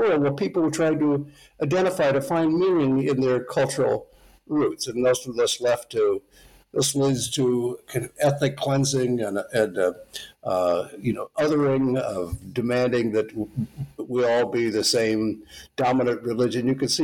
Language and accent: English; United States; Well, what can I tell you? I'm an American. I have German immigrant background, and I've always been interested in religion and politics.